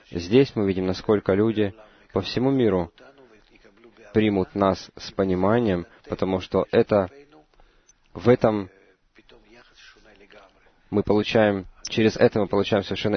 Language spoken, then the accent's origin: Russian; Israel; Мы не скрываем того, что мы из Израиля, к нам хорошо относятся.